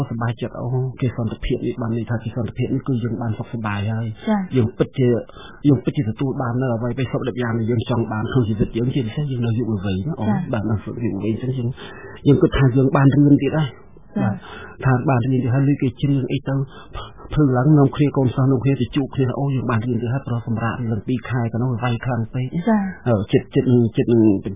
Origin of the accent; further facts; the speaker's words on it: Thma Koul, Battambang, Cambodia; ខ្ញុំកើតនៅបាត់ដំបងតែម្ដង